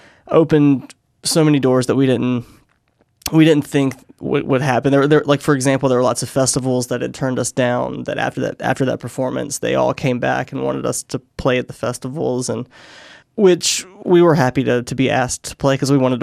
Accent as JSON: {"language": "English", "region": "North Carolina", "country": "United States", "tie": "born or raised there", "said": "I grew up just outside of Raleigh, North Carolina, so like a 20-minute drive."}